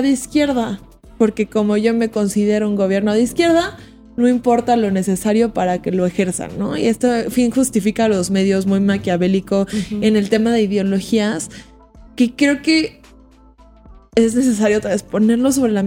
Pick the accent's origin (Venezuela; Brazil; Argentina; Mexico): Mexico; yo soy mexicana